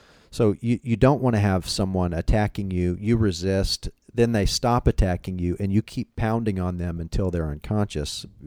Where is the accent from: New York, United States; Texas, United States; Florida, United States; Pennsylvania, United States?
Texas, United States; born or raised there